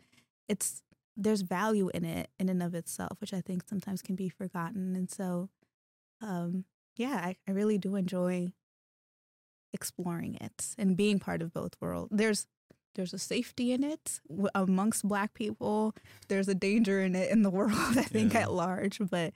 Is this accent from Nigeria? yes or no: no; Kenya; accent: American; English is a second language; now in United States; I think when I go back to Kenya, right, like my Swahili is pretty Americanized, right? I have my American accent now, so I lost the accent, but now my Swahili sounds different, right?